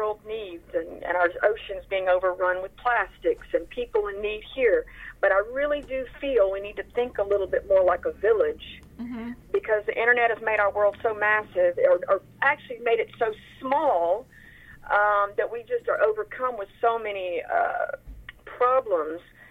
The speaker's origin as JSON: {"language": "English", "region": "Mississippi", "country": "United States", "tie": "born there", "said": "I was born in the Mississippi Delta."}